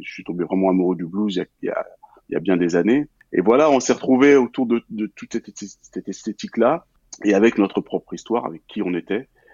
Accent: France; born there; mon sentiment personnel en tant que Guadeloupéen né en France hexagonale

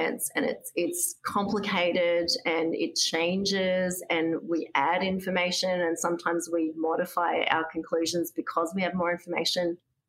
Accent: Australia; coincidentally as a person working in that institution, not as an Australian travelling over, it was really special.

